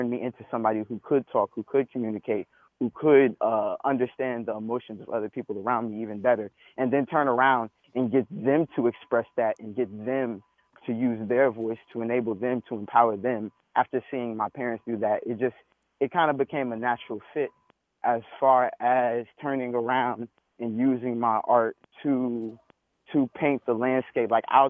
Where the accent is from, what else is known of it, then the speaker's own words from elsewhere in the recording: Raleigh, North Carolina, United States; Like, I grew up in Raleigh, so I went through Raleigh schools